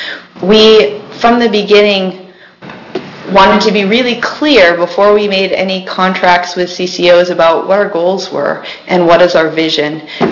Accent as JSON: {"language": "English", "town": "Enterprise", "region": "Oregon", "country": "United States", "said": "for the record … I'm from Wallowa County in the town of Enterprise."}